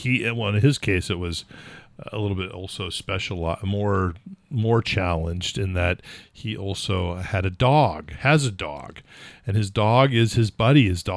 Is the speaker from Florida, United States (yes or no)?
no; California, United States; now in New England, United States; I grew up in California in a relatively new community where it was literally not an issue.